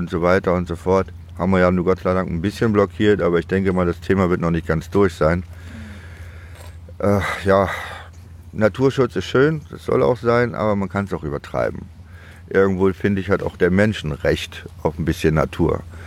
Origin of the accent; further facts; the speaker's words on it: Demmin, Mecklenburg-Vorpommern, Germany; also born or lived in Chemnitz; now in Düsseldorf, Germany; ich bin geboren in Demmin und aufgewachsen und habe aber 77 MacPom verlassen und bin nach Chemnitz gezogen und 81 bin ich dann nach wideren Umständen ausgewandert als Deutscher nach Deutschland, bin dann nach Düsseldorf gegangen